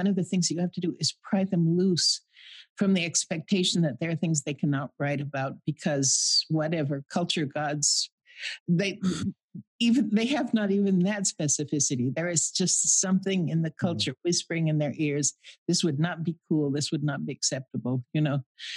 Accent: Mountain West, United States; You know, I grew up in the Mountain West and I virtually never saw a gun.

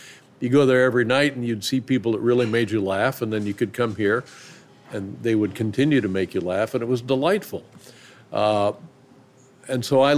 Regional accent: Indianapolis, Indiana, United States; also born or lived in Los Angeles; I can remember being in Los Angeles and being stunned by it because I came from Indianapolis.

